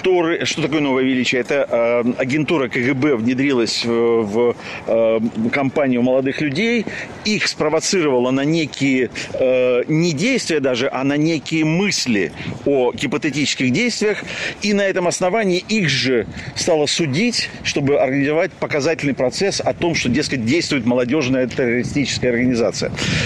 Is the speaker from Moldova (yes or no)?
no; Ukraine; born there; ну, я, собственно, сам родился в Украине